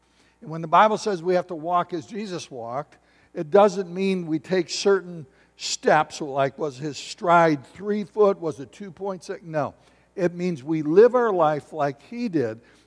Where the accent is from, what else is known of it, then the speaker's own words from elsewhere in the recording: Battle Creek, Michigan, United States; I was brought up in Battle Creek, Michigan, went to Springfield High School. It was an incredible experience that I had.